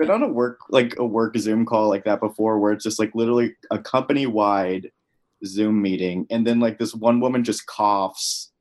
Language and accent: English; Ohio, United States; now in New York City, United States; I'm originally from Ohio. I went to a Ohio university. Not the one. Currently I live in a borough of New York City.